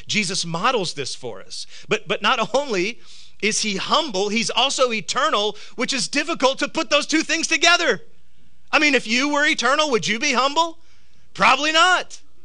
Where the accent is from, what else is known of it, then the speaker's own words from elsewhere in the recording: the South, United States; Oh, sorry, I'm from the South. You meant dirt bike. That's what we got down here.